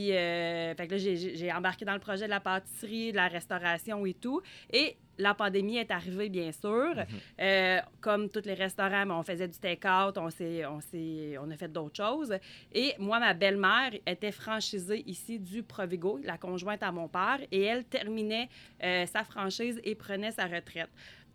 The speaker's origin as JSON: {"language": "French", "town": "Sorel-Tracy", "region": "Quebec", "country": "Canada", "tie": "born or raised there", "said": "Donc, moi, je suis native de Sorel-Tracy. Ma famille vient d'ici. Je viens d'une très grosse famille. Mon grand-père a eu une épicerie sur la rue Charlotte, ici au centre-ville de Sorel."}